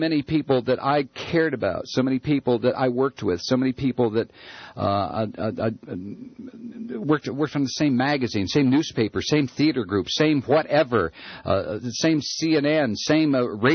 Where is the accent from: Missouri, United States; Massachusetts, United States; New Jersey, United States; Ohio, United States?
Ohio, United States; Toledo; teenage boy growing up in Toledo, Ohio in the 50s